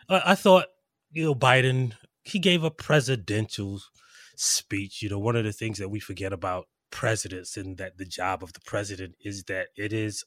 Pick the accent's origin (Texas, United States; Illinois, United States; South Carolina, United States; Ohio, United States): South Carolina, United States; I am actually from South Carolina.